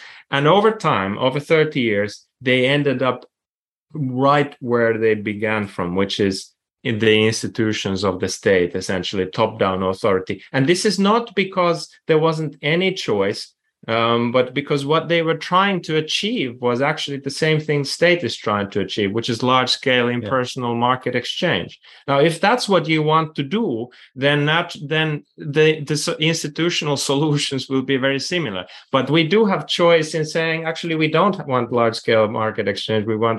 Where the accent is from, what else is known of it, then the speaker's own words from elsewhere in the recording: Helsinki, Uusimaa, Finland; English is a second language; So I'm from Finland originally, from Helsinki, and we now have a big app industry there.